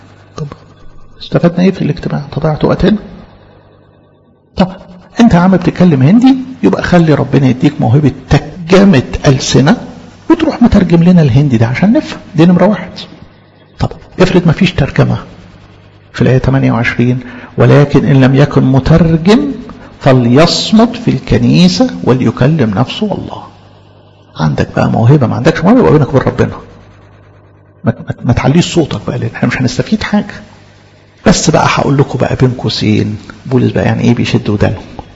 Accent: Egypt; احنا قاعدين مصريين مع بعض،

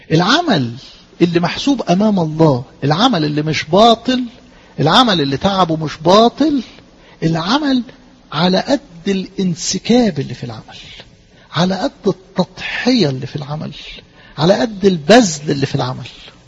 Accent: Egypt; moved away

